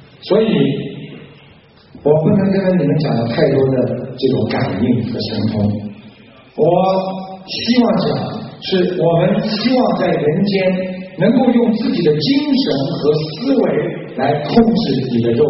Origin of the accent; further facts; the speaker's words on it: China; 我们中国人因为皇帝啊有很多的太太和夫人啊